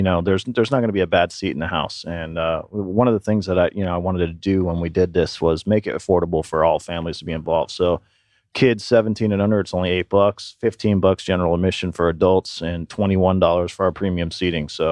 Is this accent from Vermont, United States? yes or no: yes; Vermont, United States; And as I grew up in Vermont, one of the things is, you know, there wasn't a whole lot to do up there.